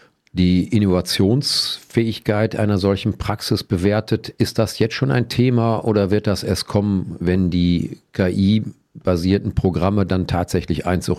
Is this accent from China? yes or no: no; North Rhine-Westphalia, Germany; Ich bin am Rande des Sauerlandes aufgewachsen